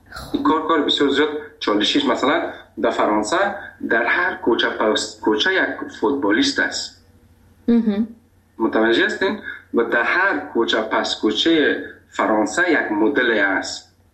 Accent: Afghanistan; گفتم خودت از کجا هستی؟ گفتم از افغانستان.

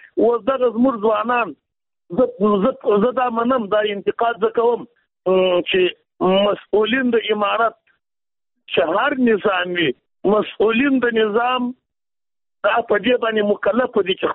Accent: Jowzjan, Afghanistan; زه د بادغیس نه یم، د جوزجان څخه یم.

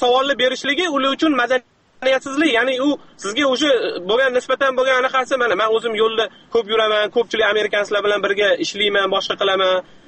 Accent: Tashkent, Uzbekistan; men o'zim Toshkentlikman

